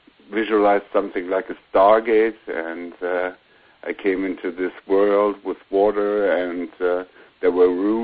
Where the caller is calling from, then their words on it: western Germany, Germany; I'm calling from Western Germany.